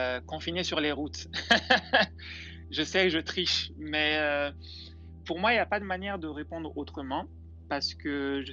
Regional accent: Mali; first language Bambara; French is a second language; le bambara était quand même ma première langue. C'est la langue dans laquelle j'étais monolingue jusqu'à l'âge de 7 ans environ.

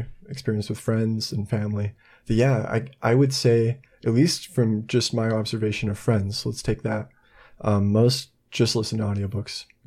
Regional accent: Utah, United States; Yeah, so I'm from Cache Valley, northern Utah. And I've moved around the United States, but I'm back here again.

